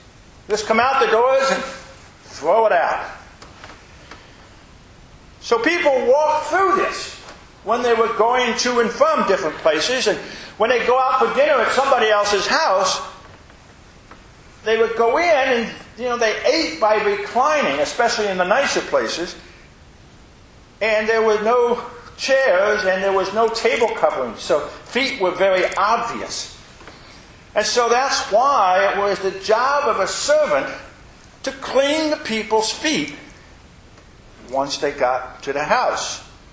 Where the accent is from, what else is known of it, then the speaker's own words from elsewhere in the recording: Richmond, Indiana, United States; When I was growing up in Richmond, Indiana, one of the jobs I had, once I was old enough, was to take the garbage out.